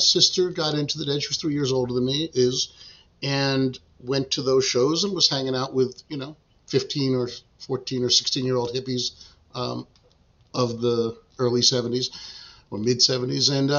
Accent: New York, United States; Well, I was born near Nassau, but lived most of my adult life near the Garden. And so it was always close to shows. I'm a suburban kid. I grew up out there as

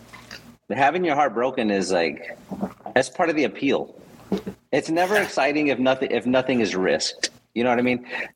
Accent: San Antonio, Texas, United States; I grew up in San Antonio.

